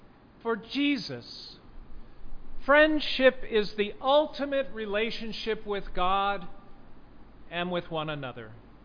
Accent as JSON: {"language": "English", "town": "Reading", "region": "Pennsylvania", "country": "United States", "said": "I come from Reading, Pennsylvania, so I've been to Philadelphia quite often in my early years."}